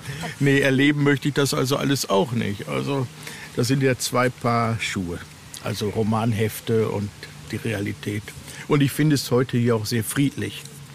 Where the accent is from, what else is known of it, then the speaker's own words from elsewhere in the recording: North Rhine-Westphalia, Germany; weil ich mich hier halt gut auskenne in meiner Heimat Ostwestfalen.